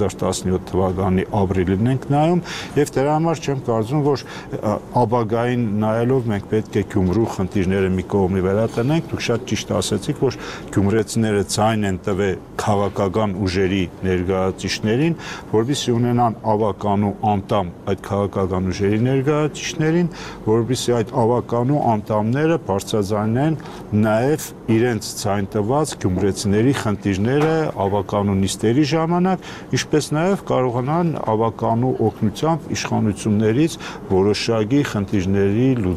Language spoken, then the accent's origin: Armenian; Gyumri, Shirak, Armenia; ես ինքս որպես գյումրեցի